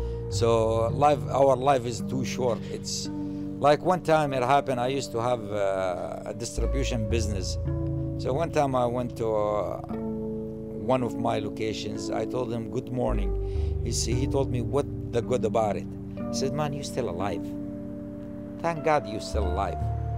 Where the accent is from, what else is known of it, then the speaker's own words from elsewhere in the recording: Jordan; now in United States; I'm originally from Jordan. Jordan, it's a country in the Middle East. It's very beautiful country.